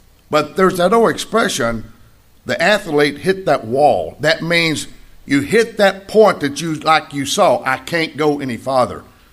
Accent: Red Bay, Mississippi, United States; part of the country back in Northeast Mississippi, where I'm from, over Itawamba County, Mississippi, born and raised near Red Bay.

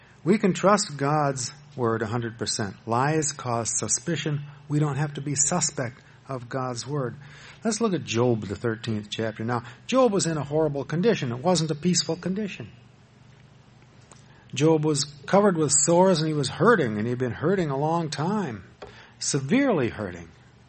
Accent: Madison, United States; I grew up in Madison. I went to school in Madison.

